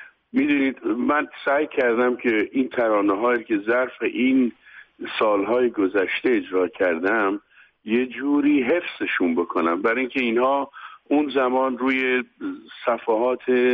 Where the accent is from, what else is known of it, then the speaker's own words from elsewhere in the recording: Iran; moved away; من تمام اینها را موقعی که از ایران بیرون اومدم